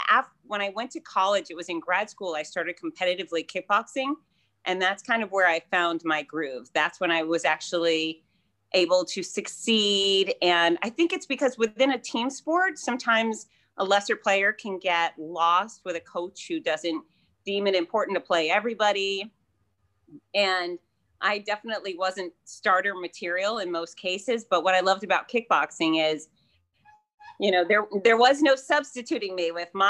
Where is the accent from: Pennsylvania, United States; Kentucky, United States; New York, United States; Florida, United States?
Florida, United States; Fort Lauderdale; I was born and raised in the Fort Lauderdale area.